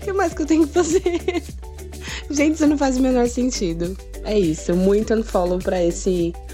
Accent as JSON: {"language": "Portuguese", "town": "Osasco", "region": "São Paulo", "country": "Brazil", "said": "sou de Osasco, São Paulo."}